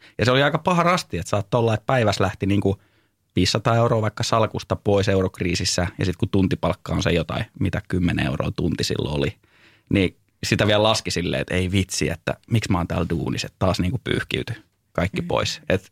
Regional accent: Lahti, Päijänne Tavastia, Finland; mä olin silloin Lahdessa, mistä mä oon kotoisin

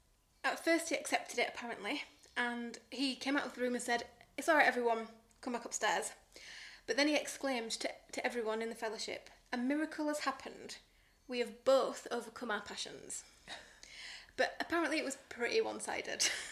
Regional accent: Barnsley, Yorkshire and the Humber, United Kingdom; So I'm from Barnsley and I kind of know where this is

